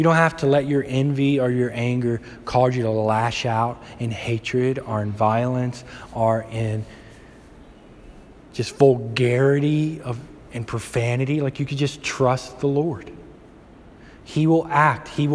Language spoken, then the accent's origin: English; Alabama, United States; I grew up down south in Alabama, and we were about 5 hours from the Gulf.